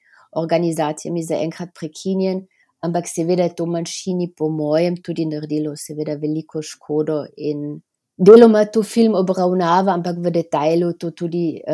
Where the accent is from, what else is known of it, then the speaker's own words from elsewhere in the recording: Hodiše, Carinthia, Austria; Ta kraj, moj domači kraj Hodiše, Kojčar, sploh nima v bistvu krajevnega napisa.